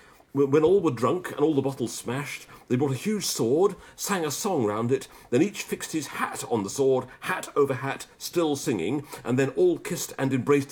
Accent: England, United Kingdom; What strikes me about that poem, of course, as an English person, is that the last line doesn't rhyme.

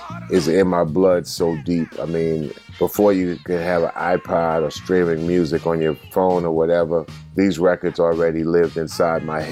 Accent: New York, United States; I mean, I grew up in New York, so music, you know, pop radio meant everything.

